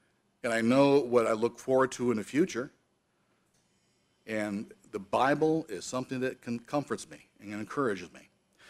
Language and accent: English; Detroit, Michigan, United States; now in Chicago, United States; Now, maybe it's because I'm from Detroit. You don't go walking around Detroit at nighttime in the cool of the evening.